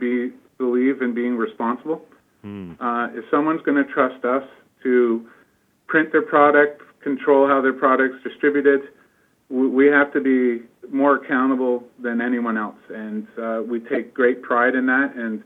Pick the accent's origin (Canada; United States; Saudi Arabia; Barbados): Canada; Ontario; Like, you know, I'm from Ontario, and, you know, I've been here for 2 years